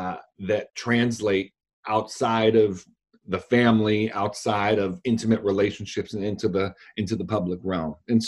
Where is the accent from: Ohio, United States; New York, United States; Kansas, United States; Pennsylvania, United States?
New York, United States; Buffalo; I grew up in Buffalo, New York, became a Christian after reading Romans when I was a teenager